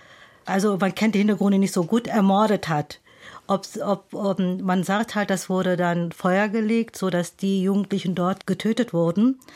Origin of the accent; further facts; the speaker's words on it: Eastern Turkey, Turkey; Also ich definiere mich als Kurdin aus Bakur. Und das ist der kurdische Name von dem türkischen Teil, wo viele Kurden leben im Osten.